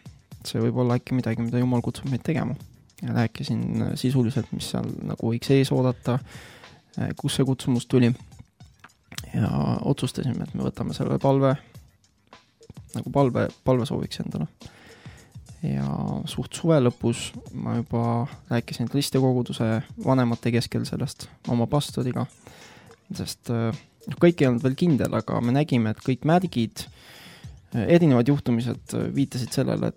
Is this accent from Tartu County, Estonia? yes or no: yes; Tartu, Tartu County, Estonia; now in Viljandi, Estonia; olen nüüd läinud Viljandisse, et kes mind vähegi teab, olen olnud Tartu elanik ja põline tartlane, aga nüüd siis otsapidi Viljandisse.